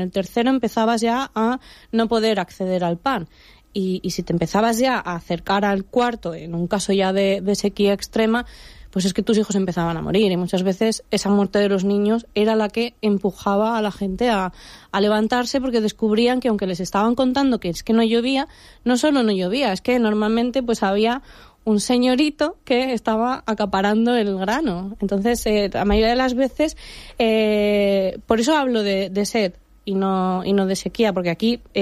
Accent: Castilla-La Mancha, Spain; en Villanueva de la Fuente, en Ciudad Real, muy cerca de mi pueblo, solo nos separa un pueblo, estamos a 10-15 minutos. En el año 87, que es el año en el que yo nací

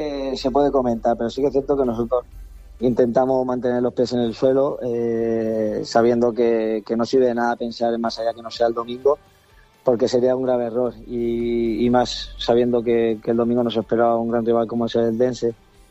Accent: Altea, Valencian Community, Spain; now in Alicante, Spain; Sí, bueno, me crié en Altea, estoy viviendo en Alicante, pero sí, muy cerquita de casa.

